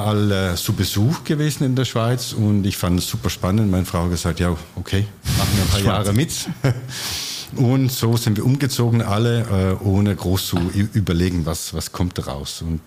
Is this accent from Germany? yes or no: no; West Jutland, Denmark; Die dänische Westküste, raue Westküste in einem Fischerdorf.